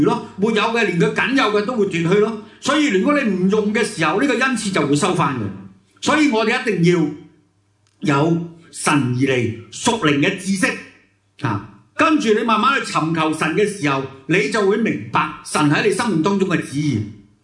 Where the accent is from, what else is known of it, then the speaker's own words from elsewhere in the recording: Hong Kong; 我们香港人的教导就是读好些书咯